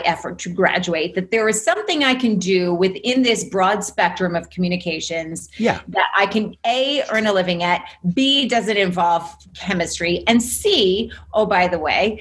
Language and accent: English; Illinois, United States; born there; I was born in Illinois.